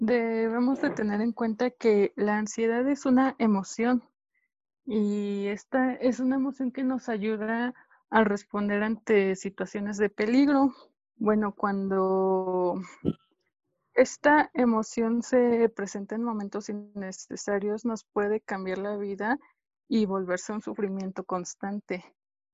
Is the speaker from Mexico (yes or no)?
yes; State of Mexico, Mexico; Ok, yo soy del Estado de México.